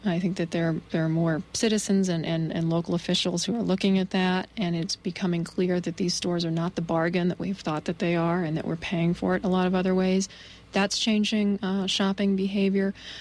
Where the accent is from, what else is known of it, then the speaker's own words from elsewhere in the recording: Maine, United States; Maine, my home state, just this last year passed a landmark law